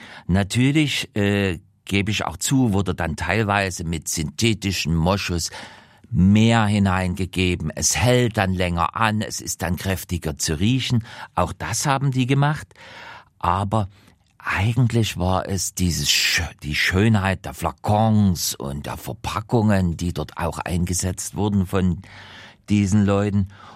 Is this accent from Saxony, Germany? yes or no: yes; Dresden, Saxony, Germany; diese Barockschätze, die wir zum Beispiel in meiner Heimatstadt Dresden vorfinden